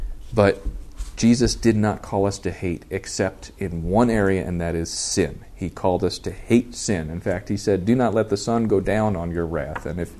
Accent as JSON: {"language": "English", "country": "United States", "said": "I love the amazingly comfortable life in paradise that God has given me as an American."}